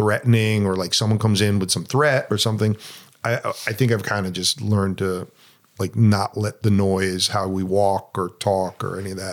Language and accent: English; New York City, New York, United States; born there; I had an office in New York City. We lived 50 miles from New York. I was born in New York City.